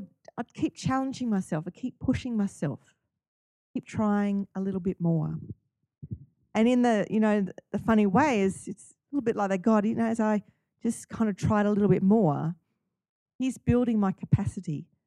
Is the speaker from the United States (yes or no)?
no; Australia; As an Australian, I think we're all supposed to be able to do freestyle.